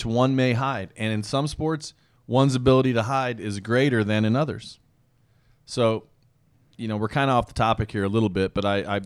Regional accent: Granite City, Illinois, United States; We wrestled in PE when I was a kid growing up in Granite City.

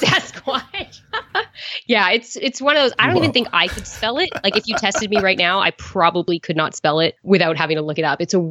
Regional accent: Calgary, Alberta, Canada; also born or lived in Moose Jaw, Canada; now in Spain; Well, actually, I would say I was from Calgary, Alberta, but I was born in Moose Jaw, Saskatchewan. And my father was in the military, so we moved around quite a fair bit, but I have settled down in the south of Spain.

